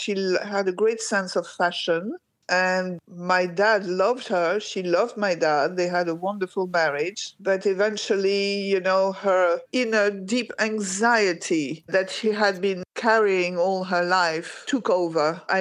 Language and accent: English; Algiers, Algiers Province, Algeria; I grew up in Algiers, and it was the Mecca of the Third World.